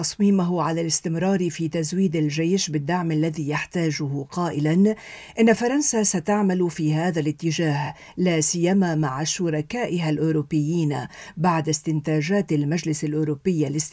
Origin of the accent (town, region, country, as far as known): Lebanon